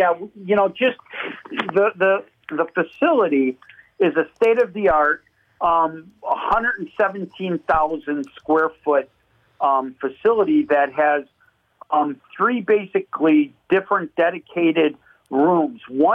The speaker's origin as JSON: {"language": "English", "town": "Hoffman Estates", "region": "Illinois", "country": "United States", "tie": "born or raised there", "moved": "as an adult", "lives_now": "Marinette, United States", "said": "But yeah, so I grew up in Hoffman Estates, lived there for 19 years, and then joined the service, and have never been back."}